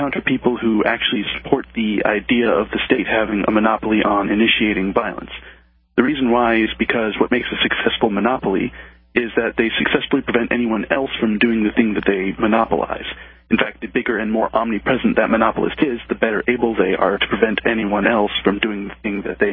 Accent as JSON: {"language": "English", "country": "Netherlands", "tie": "born or raised there", "said": "Well, I grew up in Holland, and we had stinging nettle there, and when you brush against it, it stings for like an hour."}